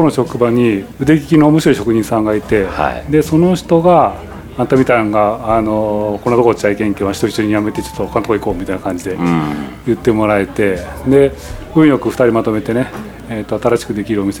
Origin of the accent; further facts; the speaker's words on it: Okayama, Japan; 中退して、でそれから地元の岡山に戻ってたんですね、で地元の岡山で